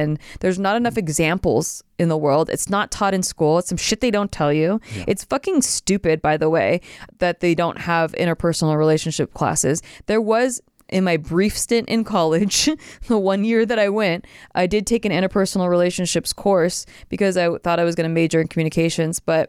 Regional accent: Santa Barbara, California, United States; In my hometown, Santa Barbara, is pretty good junior college too.

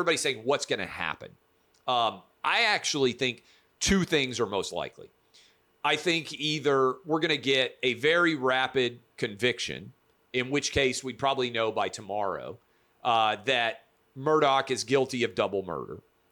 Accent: Nashville, Tennessee, United States; Yet another sign of why I think my hometown of Nashville is the best city in America.

